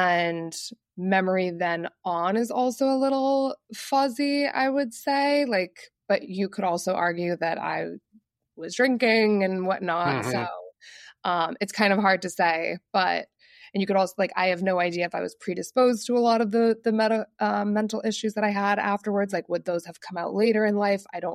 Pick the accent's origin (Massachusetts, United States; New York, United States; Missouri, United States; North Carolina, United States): Massachusetts, United States; So I was traveling to California where I live now. I'm from Massachusetts.